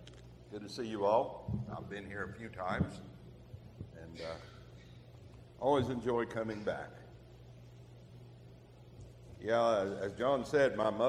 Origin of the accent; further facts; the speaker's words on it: Parkersburg, West Virginia, United States; I'm a mountaineer. I'm from Parkersburg originally, my wife and I both.